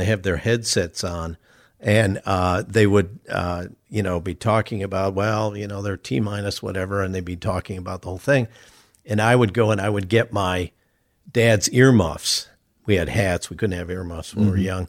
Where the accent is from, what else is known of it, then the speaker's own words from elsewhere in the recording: Chicago, Illinois, United States; In those days, I grew up in Chicago.